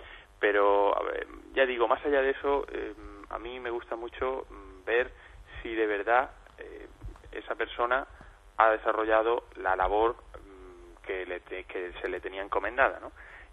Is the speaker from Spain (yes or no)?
yes; Region of Murcia, Spain; porque yo como murciano también me siento parte de Cataluña